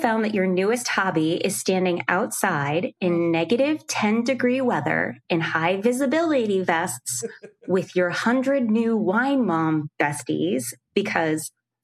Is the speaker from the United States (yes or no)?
yes; East Coast, United States; I was born and raised on the East Coast. And so I didn't actually know that I was a Midwesterner in my heart until I relocated to Lincoln, Nebraska in my 30s.